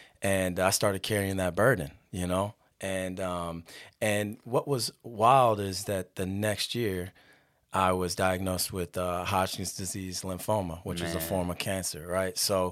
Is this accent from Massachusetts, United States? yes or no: no; Los Angeles, California, United States; born there; We were all over the place. So I was born in Los Angeles.